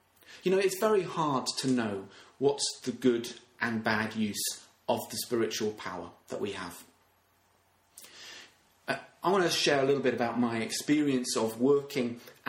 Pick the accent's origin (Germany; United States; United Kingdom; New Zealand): United Kingdom; Royal Tunbridge Wells, South East England; I grew up in Royal Tunbridge Wells.